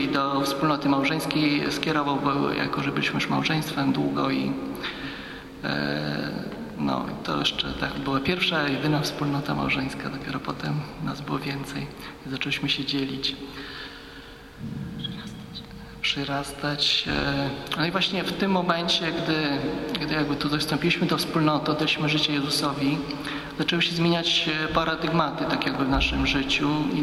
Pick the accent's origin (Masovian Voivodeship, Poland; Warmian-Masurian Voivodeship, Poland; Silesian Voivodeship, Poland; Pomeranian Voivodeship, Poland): Warmian-Masurian Voivodeship, Poland; Gołdap; Ja pochodzę z Gołdapi